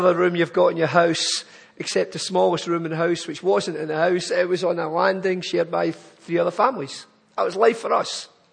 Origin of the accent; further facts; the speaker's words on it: Glasgow, Scotland, United Kingdom; I'm not from Chichester. I'm not even from England. I am from Glasgow. I was born in Glasgow, brought up in Glasgow. The accent, believe it or not, has changed a lot, but maybe not to your ear, but if I go home, I sound quite posh.